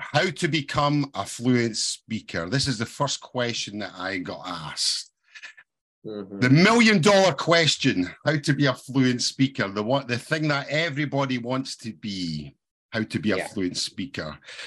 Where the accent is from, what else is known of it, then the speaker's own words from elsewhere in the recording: Scotland, United Kingdom; I'm from Scotland in the United Kingdom, and I've been teaching English since the year 2008.